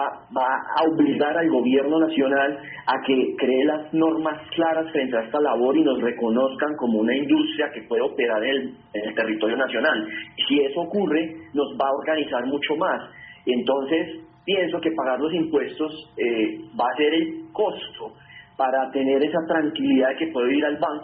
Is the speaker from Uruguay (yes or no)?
no; Colombia; pienso como ciudadano colombiano que ama su país